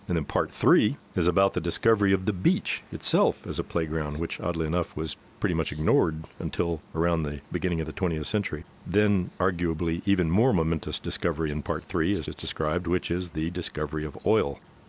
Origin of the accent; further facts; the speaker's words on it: Florida, United States; I grew up right on the Atlantic coast, fishing and surfing all the time, practically every day, and I thought of the west coast of Florida as almost another state